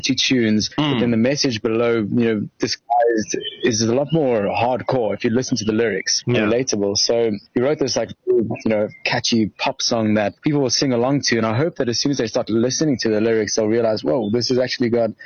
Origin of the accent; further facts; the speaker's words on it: South Africa; we as a band are evolving into, and we as South African population are coming out of lockdown in the world.